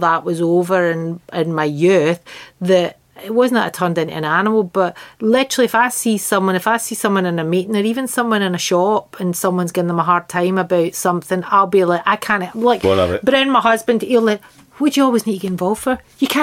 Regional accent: Glasgow, Scotland, United Kingdom; so much of that is from my growing up in Glasgow.

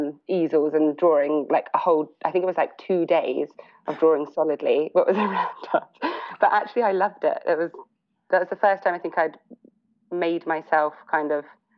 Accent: South West England, United Kingdom; So I grew up in Somerset, so literally probably 3 hours south of there, right by the sea

